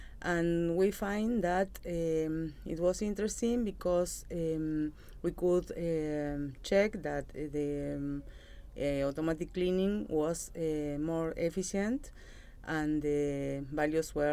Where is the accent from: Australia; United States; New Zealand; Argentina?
Argentina; I am from Argentina.